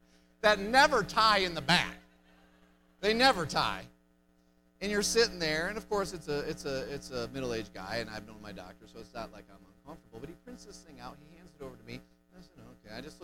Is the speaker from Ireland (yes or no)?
no; United States; because I'm American, and I eat pizza and cheeseburgers and bacon.